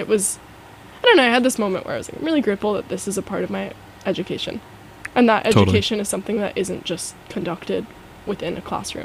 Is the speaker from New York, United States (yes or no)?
yes; Brooklyn, New York, United States; So I grew up in Brooklyn.